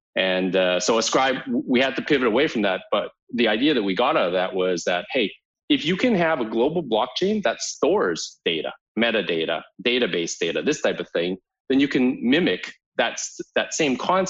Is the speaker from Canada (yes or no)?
yes; Canada; moved away as an adult; also born or lived in United States; now in Germany; I was born and raised in Canada. I went to engineering school, got out, did business consulting and stuff. And I worked in America for 3 or 4 years, and I came to Germany about almost 18 years ago now.